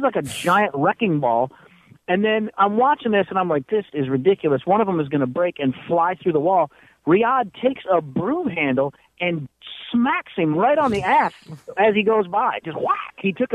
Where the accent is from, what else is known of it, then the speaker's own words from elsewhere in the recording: Detroit, Michigan, United States; I go, well, I'm from Detroit.